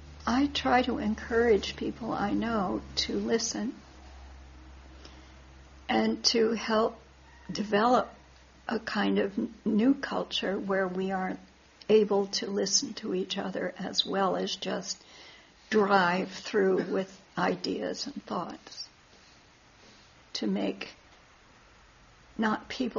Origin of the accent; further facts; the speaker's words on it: Missouri, United States; I came from Missouri. There are different flowers here.